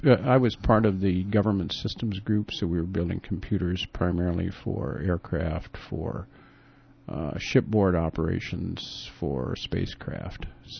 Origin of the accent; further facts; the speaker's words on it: South Dakota, United States; moved away as an adult; now in Twin Cities, United States; I was originally from South Dakota, so we moved back. In those days, there weren't too many computer jobs in South Dakota, so I came back to the Twin Cities and worked for Control Data Corporation then in Twin Cities for 17 years.